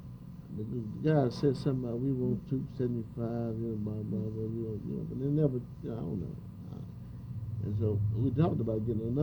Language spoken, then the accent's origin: English; Fayetteville, North Carolina, United States; I'm from Fayetteville originally, down east.